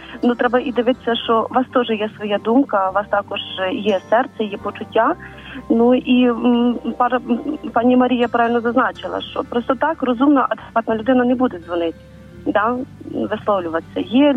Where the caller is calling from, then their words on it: Khmelnytskyi, Khmelnytskyi Oblast, Ukraine; я з Хмельницького.